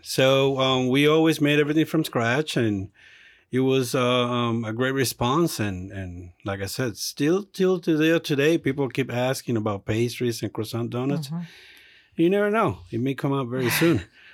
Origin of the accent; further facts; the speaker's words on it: Puerto Rico; now in Tampa, United States; we're both from Puerto Rico, but we actually met here in Tampa.